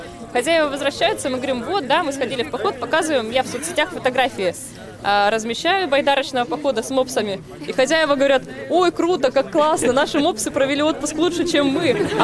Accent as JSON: {"language": "Russian", "town": "Irkutsk", "region": "Irkutsk Oblast", "country": "Russia", "said": "То есть я сама из Иркутска, и в свое время работала гидом по Байкалу"}